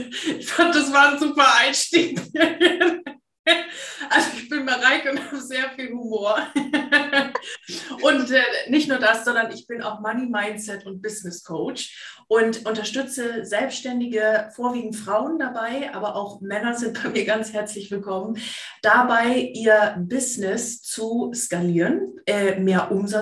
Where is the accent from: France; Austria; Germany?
Germany; Lower Saxony; Ich bin aus Fräs. Ich komme von Friesland, von der Nordseeküste. Aber muss tatsächlich sagen, meine Heimat habe ich eher hier im Süden gefunden.